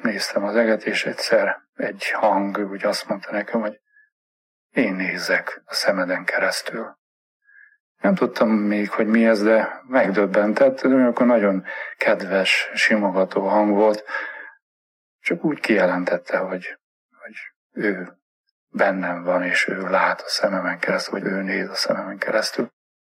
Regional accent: Uileacu Șimleului, Sălaj, Romania; Erdélyből származom, ott születtem egy kis falucskában, Somlyó Újlak a neve.

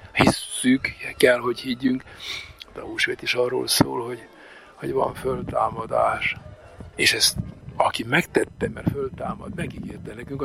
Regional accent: Slovakia; felvidéki származású vagyok amúgy

